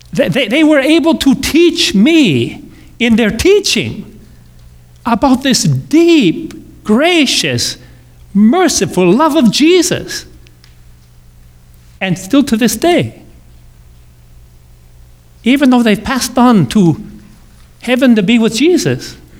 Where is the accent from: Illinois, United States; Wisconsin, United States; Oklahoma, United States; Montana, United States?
Wisconsin, United States; Richmond; I think of a couple of teachers that I had when I was growing up in Richmond, Wisconsin.